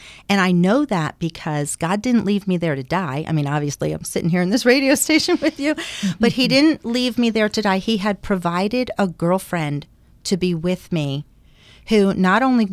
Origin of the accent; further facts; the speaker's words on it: Nazareth, Pennsylvania, United States; My hometown is Nazareth. I grew up in the Lehigh Valley. So in Nazareth, Pennsylvania